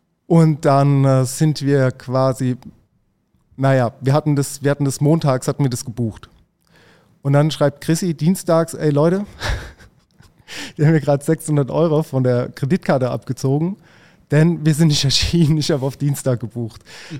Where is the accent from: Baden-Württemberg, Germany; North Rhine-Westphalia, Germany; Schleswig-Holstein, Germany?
Baden-Württemberg, Germany; Mannheim; weil ich kenne das gar nicht so Metrosystem, wie als Mannheimer oder ich als Mannheimer.